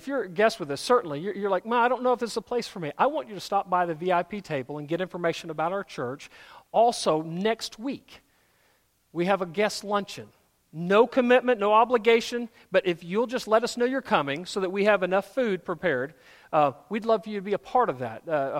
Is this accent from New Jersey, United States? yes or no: no; Texas, United States; Well, I say that kind of as a Texan. Jim Jennings, who's my fellow Texan, is providing Bluebell ice cream